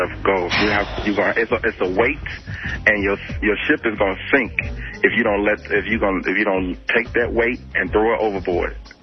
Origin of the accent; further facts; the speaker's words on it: Memphis, Tennessee, United States; now in Austin, United States; I'm originally from Memphis. And I live in Austin right now, and I'm contemplating on moving to Houston.